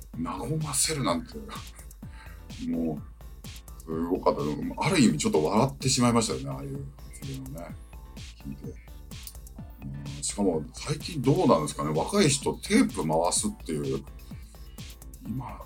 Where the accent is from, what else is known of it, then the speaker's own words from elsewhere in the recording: Hokkaido, Japan; 私も北海道なんですよっつったら